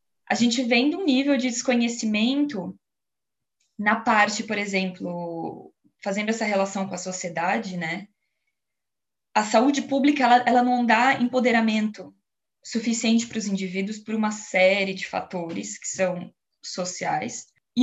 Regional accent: São Paulo, Brazil; eu sou brasileira do interior de São Paulo.

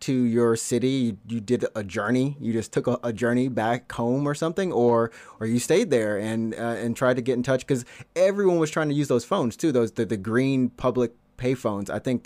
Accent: Alabama, United States; This thought goes through my mind sometimes because I'm from Alabama and I get a lot of tornadoes.

